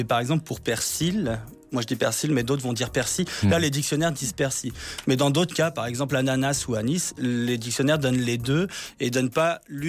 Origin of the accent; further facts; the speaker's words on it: Auvergne-Rhône-Alpes, France; Chez moi, en Savoie, ça s'appelle une panosse.